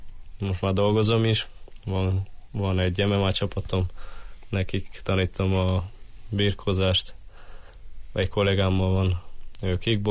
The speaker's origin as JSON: {"language": "Hungarian", "country": "Hungary", "tie": "born there", "said": "akik itt edzünk az országban, és az országot akarnánk képviselni, itt születtünk."}